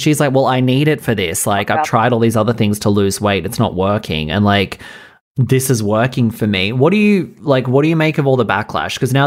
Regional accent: New South Wales, Australia; I had to leave Sydney and come back to my hometown, and Australia was like literally like police state

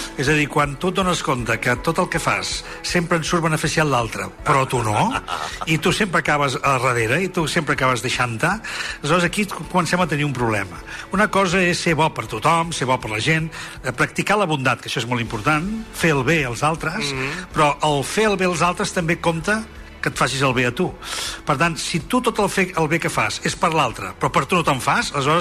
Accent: Sant Boi de Llobregat, Catalonia, Spain; now in Granollers, Spain; Visc a Granollers ja fa molts anys, sí, però sóc de Sant Boi.

